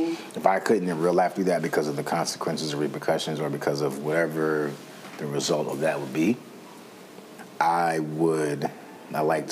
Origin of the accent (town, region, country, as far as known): Florida, United States; moved away